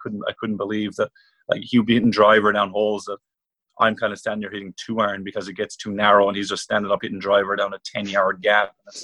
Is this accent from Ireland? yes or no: yes; Munster, Ireland; I'm an Irish person, so they probably view me as an outsider.